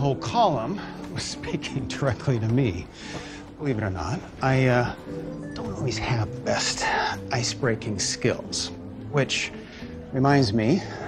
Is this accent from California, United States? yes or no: yes; San Francisco, California, United States; No, I grew up in San Francisco. I have a surfboard, though.